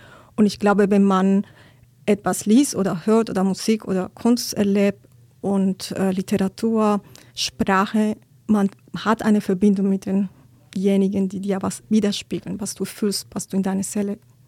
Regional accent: Cali, Valle del Cauca, Colombia; Ich komme aus Cali, Kolumbien.

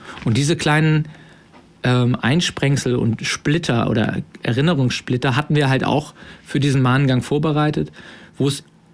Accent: Hamburg, Germany; also ich komme aus Hamburg, wie ihr hört

